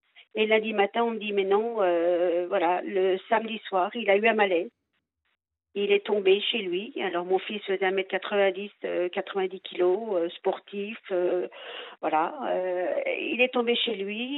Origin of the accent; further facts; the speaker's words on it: Bourgogne-Franche-Comté, France; Alors, j'ai 62 ans et ben, je vous appelle pour maman, je suis dans les Yvelines parce que je garde mes petites filles, mais autrement je suis du Doubs.